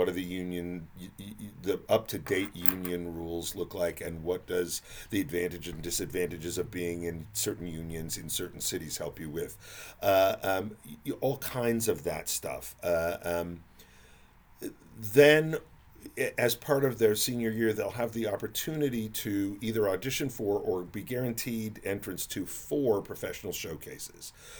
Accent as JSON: {"language": "English", "region": "California", "country": "United States", "tie": "born or raised there", "lives_now": "Oklahoma, United States", "said": "I'm a coast guy. You know, like I said, I grew up in California before I came to Oklahoma."}